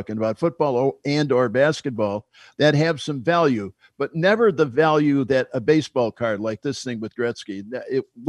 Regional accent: Chicago, Illinois, United States; well, we are the same way in Chicago.

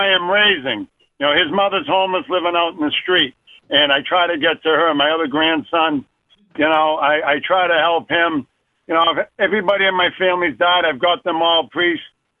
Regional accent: Arlington, Massachusetts, United States; I'm from Arlington, Mass.

